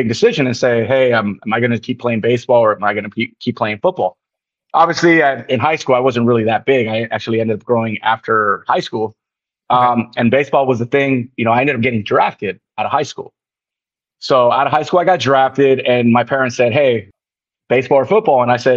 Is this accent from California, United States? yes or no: yes; Los Angeles, California, United States; So I'm a Los Angeles kid. I'm an LA kid, the Cali kid. I grew up in LA. I come from an immigrant family, born and raised in LA, grew up.